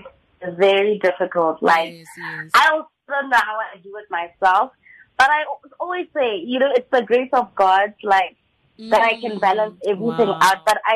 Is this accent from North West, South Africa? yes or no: yes; Rustenburg, North West, South Africa; And I'm from Rustenburg, but I school in Pretoria, by the University of Pretoria. And I'm a second year student